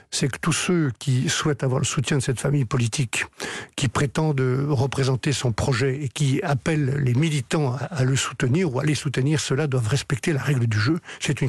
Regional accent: Auvergne-Rhône-Alpes, France; Je suis savoyard, je suis montagnard, on a l'habitude d'être plutôt sobre.

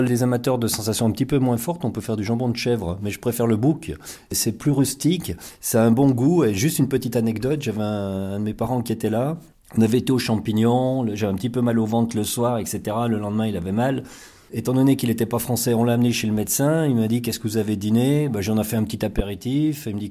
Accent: Auvergne-Rhône-Alpes, France; Bah, si, mais moi je suis savoyard

